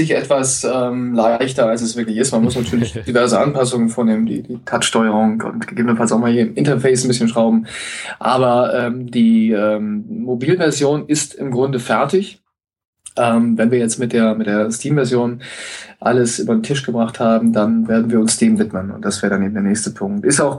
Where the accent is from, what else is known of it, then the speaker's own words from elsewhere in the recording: Cologne, North Rhine-Westphalia, Germany; born there; hat mich auch gefreut, als gebürtigen Kölner.